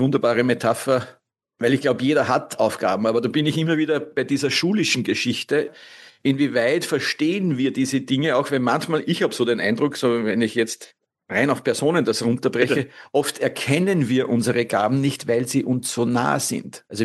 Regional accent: Austria; damit komme ich nun natürlich als Österreicher aus einem römisch-katholischen Hause, ja, logischerweise.

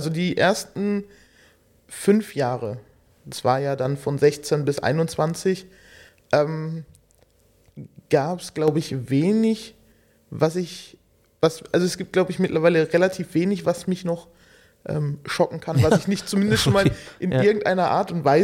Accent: Förde, Germany; Ich bin in Förde aufgewachsen, zur Schule gegangen

